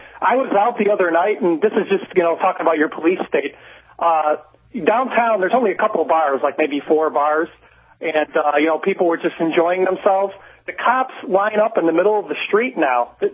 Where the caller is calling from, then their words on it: Naperville, Illinois, United States; Yeah, I'm calling from Naperville, Illinois. It's like 40 miles out of Chicago.